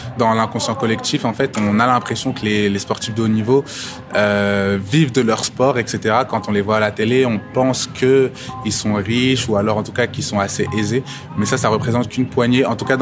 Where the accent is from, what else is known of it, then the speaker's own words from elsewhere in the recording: Saint-Denis, Île-de-France, France; Moi, je suis né à Saint-Denis, j'ai grandi à Saint-Denis.